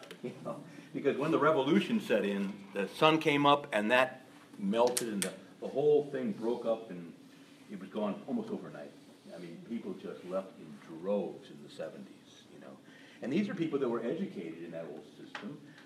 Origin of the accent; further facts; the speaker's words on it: Chicago, Illinois, United States; some of the Polish churches in Chicago, when I was growing up in Chicago in the early 60s, they had 20,000 members.